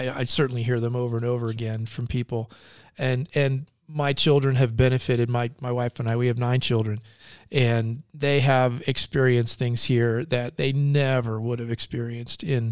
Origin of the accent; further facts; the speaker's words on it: New York, United States; growing up in New York area and living in two of the most horrific places you can imagine for traffic, Southern California and Virginia, DC area.